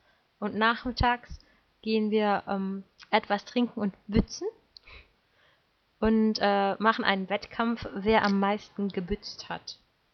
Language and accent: German; North Rhine-Westphalia, Germany; Und ich komme aus der Nähe von Köln, deswegen habe ich viel Karneval gefeiert.